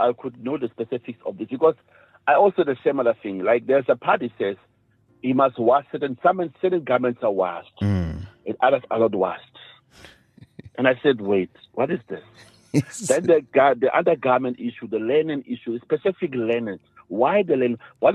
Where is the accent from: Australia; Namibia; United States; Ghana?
Namibia; In my country, I'm from Namibia.